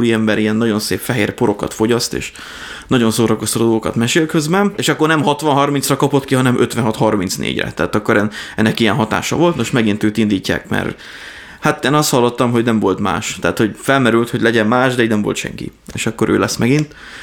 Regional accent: Dunaharaszti, Pest, Hungary; born there; amikor összeköltöztek apámmal, és akkor telepettek le Dunaharasztin. És akkor én már ott születtem

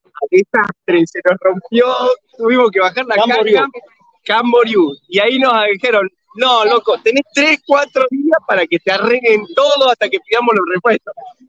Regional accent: Jujuy, Argentina; Nosotros somos de Jujuy. Veníamos en auto.

